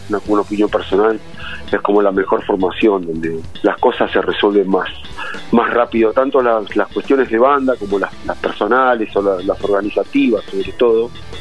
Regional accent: Quilmes, Buenos Aires Province, Argentina; soy oriundo de Quilmes y todavía no recibí novedades si allá nevó

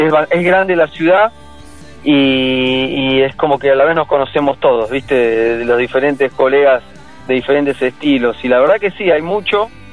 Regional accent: Florencio Varela, Buenos Aires Province, Argentina; Somos de Florencio Varela, Gran Buenos Aires.

